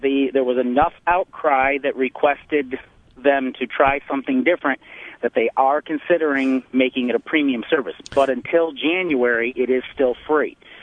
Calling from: Altoona, Pennsylvania, United States; Altoona, Pennsylvania.

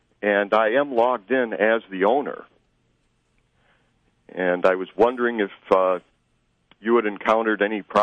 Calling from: Albion, New York, United States; I'm calling from wonderful Albion, New York.

